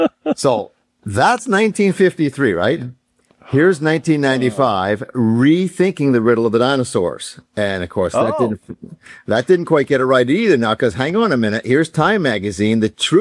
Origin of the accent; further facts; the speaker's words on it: Concord, New Hampshire, United States; when I was a young person living in New Hampshire, growing up in Concord, New Hampshire, we did a field trip to the Boston Museum of Science.